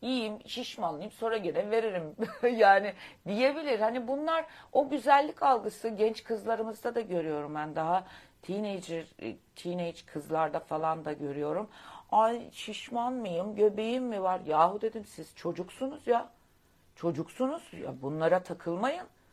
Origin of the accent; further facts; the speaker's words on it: Black Sea Region, Turkey; Bir Karadenizli kadını olarak